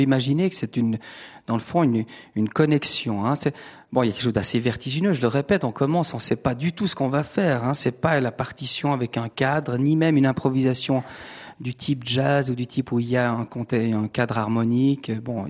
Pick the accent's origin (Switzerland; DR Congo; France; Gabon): Switzerland; German-speaking Switzerland; Moi, je suis suisse allemand.